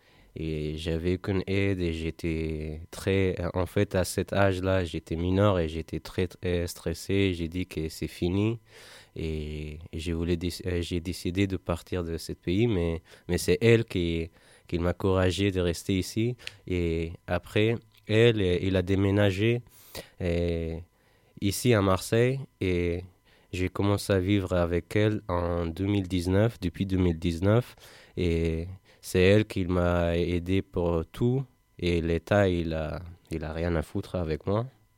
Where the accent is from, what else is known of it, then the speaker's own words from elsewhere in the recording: Afghanistan; French is a second language; Moi, j'ai 21 ans. Je viens d'Afghanistan et je ne parle pas vraiment bien français.